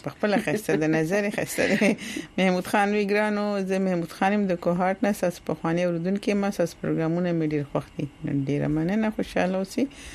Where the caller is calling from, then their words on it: Saudi Arabia; زه د سعودي عرب نه یم